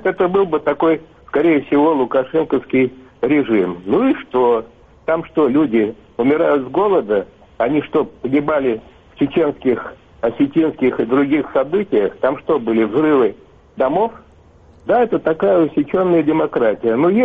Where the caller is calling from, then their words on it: Moscow, Russia; я из Москвы.